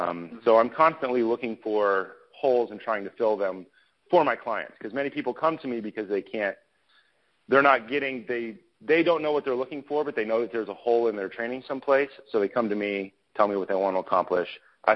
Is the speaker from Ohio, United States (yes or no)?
yes; Ohio, United States; Well, I grew up in Ohio, and I grew up on a horse farm. My mother was a horse riding coach